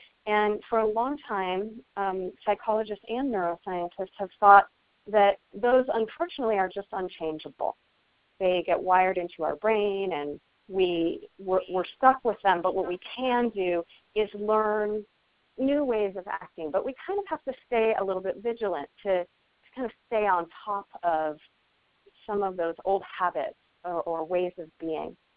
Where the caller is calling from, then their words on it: California, United States; I am in California in the Sierra Nevada mountains. I live in the Lake Tahoe area.